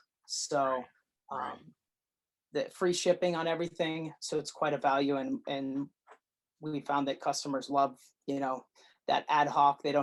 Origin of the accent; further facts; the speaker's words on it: Stowe, Vermont, United States; The origin is I grew up in Stowe, Vermont, where we're located. My parents have a brick and mortar ski shop.